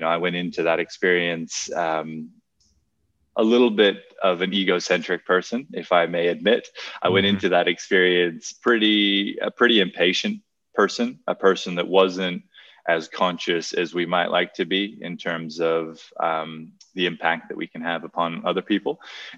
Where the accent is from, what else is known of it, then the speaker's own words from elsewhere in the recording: Hawaii, United States; So I grew up in Hawaii. Hawaii is a beautiful place, but it's also a very substance-rich environment.